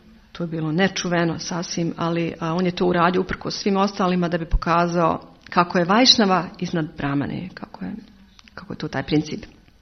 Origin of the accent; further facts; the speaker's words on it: Bosnia & Herzegovina; Mislim, ok, ja potičem iz Bosne, tamo je to ono, kao, pa šta?